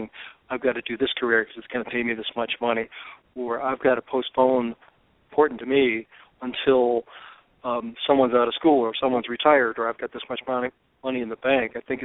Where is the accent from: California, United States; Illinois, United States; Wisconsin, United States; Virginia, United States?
Virginia, United States; Richmond; But when I was a kid, I grew up in Richmond, Virginia, and it was becoming rapidly urbanized and suburbanized.